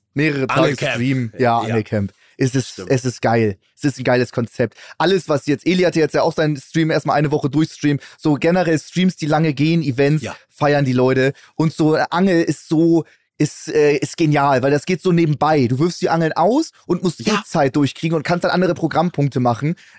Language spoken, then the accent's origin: German; Hamburg, Germany; ich komme ja aus Hamburg.